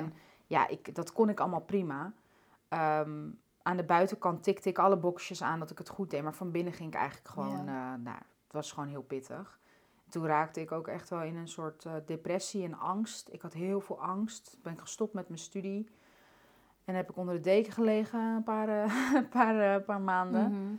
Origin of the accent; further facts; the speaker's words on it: Amsterdam, North Holland, Netherlands; also born or lived in Gelderland; Geboren in Amsterdam. En ook in Amsterdam gebleven.